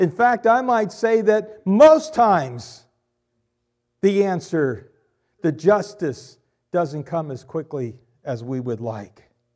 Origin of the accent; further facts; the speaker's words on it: Pennsylvania, United States; I like the word, I think it's Pennsylvania Dutch. I came from Pennsylvania, pester.